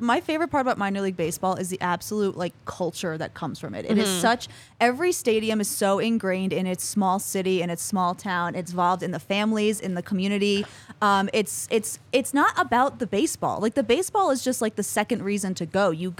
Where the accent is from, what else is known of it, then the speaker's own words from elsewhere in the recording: Queens, New York, United States; I grew up born and raised in Queens.